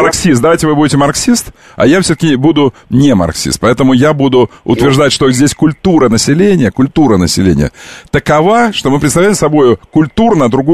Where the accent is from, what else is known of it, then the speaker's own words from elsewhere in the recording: Taiturka, Irkutsk Oblast, Russia; Сам-то я из Тайтурки, как вы хорошо знаете. Ты знаешь, я из Тайтурки.